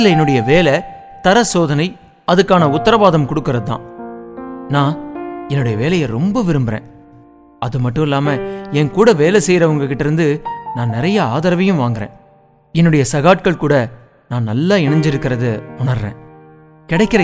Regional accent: Chennai, Tamil Nadu, India; நான் சென்னையில் வளர்ந்தவன்.

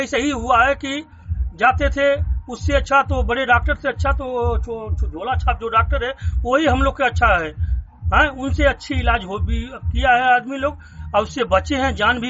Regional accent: Jalalabad, Uttar Pradesh, India; जलालाबाद का रहने वाला हूँ, जिला गाजीपुर हमारा।

